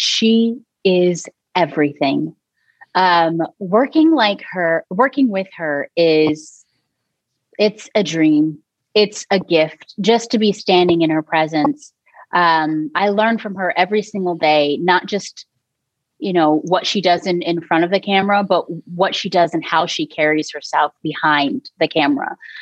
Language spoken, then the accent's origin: English; Texas, United States; now in Los Angeles, United States; So my sister and I, we came out to LA from Texas to pursue an acting career.